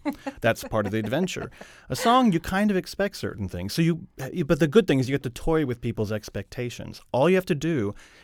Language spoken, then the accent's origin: English; Kentucky, United States; because I am from Kentucky. I grew up in the city